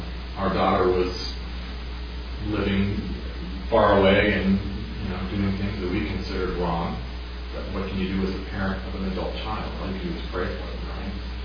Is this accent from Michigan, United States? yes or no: no; California, United States; I was just a kid growing up in Southern California, just thinking, oh, this is just normal life.